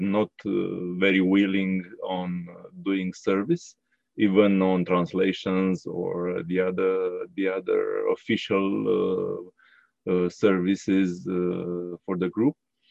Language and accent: English; Romania; English is a second language; I'm from Romania.